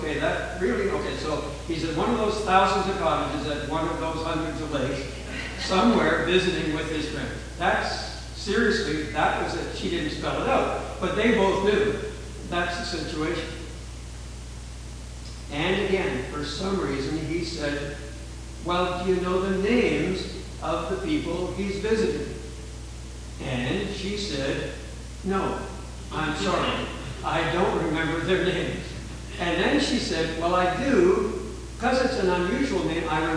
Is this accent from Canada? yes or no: yes; Ontario, Canada; well, I'm from Ontario